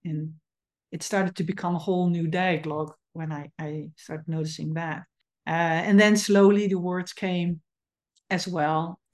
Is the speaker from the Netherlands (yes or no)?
yes; Netherlands; English is a second language; And English is not my first language, so sometimes I also have to translate my Dutch habits into English.